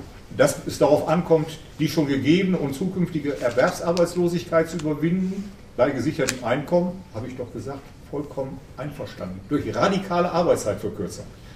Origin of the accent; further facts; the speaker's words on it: North Rhine-Westphalia, Germany; ich komme aus dem Ruhrgebiet